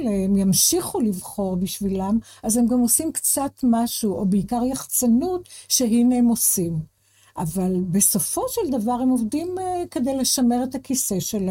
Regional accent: Jerusalem, Jerusalem District, Israel; born there; now in Tel Aviv, Israel; נולדתי בירושלים, אני גר בתל אביב כבר הרבה שנים.

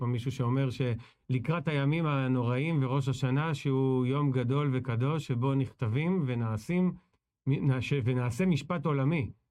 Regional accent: Ramat Gan, Tel Aviv District, Israel; born or raised there

